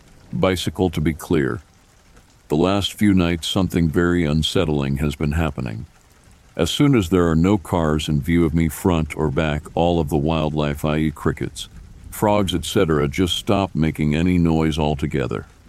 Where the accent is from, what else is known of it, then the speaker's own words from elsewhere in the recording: Dayton, Ohio, United States; born there; I was born in 1976 in Dayton, Ohio, and shared a room with my brother for several years.